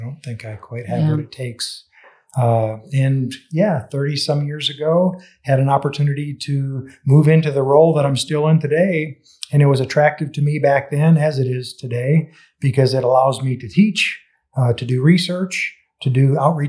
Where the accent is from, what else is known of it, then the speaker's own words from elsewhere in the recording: Minnesota, United States; I made my way to West Texas 30-some years ago. I'm a native Minnesotan. I'm actually a city kid.